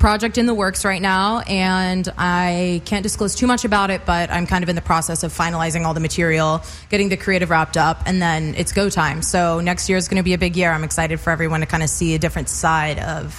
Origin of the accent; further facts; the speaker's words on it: Oregon, United States; also born or lived in Miami / New York / Phoenix; So I was born in Miami, and then I've kind of lived everywhere. I lived in New York, Phoenix, and then I did my high school in Oregon.